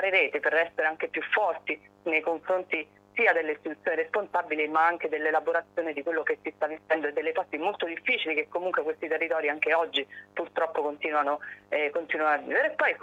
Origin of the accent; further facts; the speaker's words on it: L'Aquila, Abruzzo, Italy; io sono aquilana